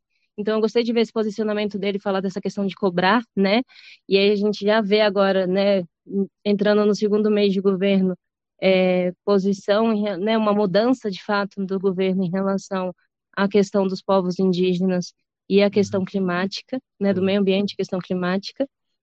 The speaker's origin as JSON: {"language": "Portuguese", "country": "Brazil", "said": "destaques positivos é essa minha perspectiva enquanto brasileira, né?"}